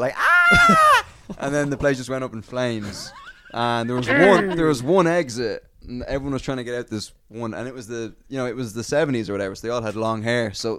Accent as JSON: {"language": "English", "country": "Ireland", "said": "I said I was from Ireland"}